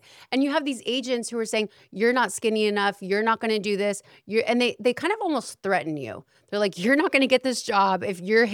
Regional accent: Salem, Oregon, United States; also born or lived in Portland; because we're from a small town, Salem, Oregon. I was born in Portland, Oregon, but we didn't really love it there.

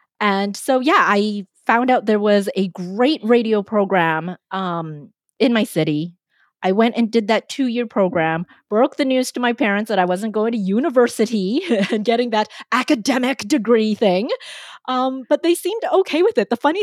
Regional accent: Vancouver, British Columbia, Canada; born there; because I was born in Vancouver, my Canadian mind translated that into shut up.

